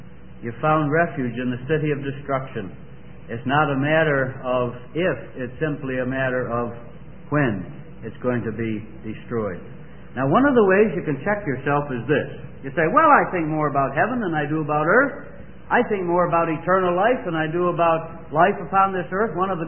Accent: Scotland, United Kingdom; but being a Scotsman, I soon found that pretty soon the wide ones come back again

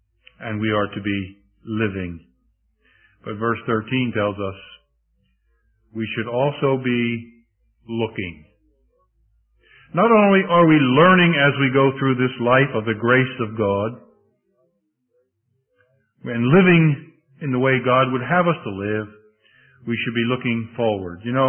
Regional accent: Philadelphia, Pennsylvania, United States; When I grew up in Philadelphia, on numerous occasions, I used the trolley car.

